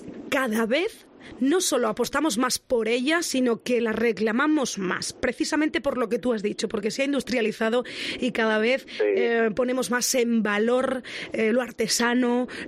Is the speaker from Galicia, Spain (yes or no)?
no; Extremadura, Spain; que van a ir a cantar lunes y martes a representarnos como extremeños a ese concurso nacional.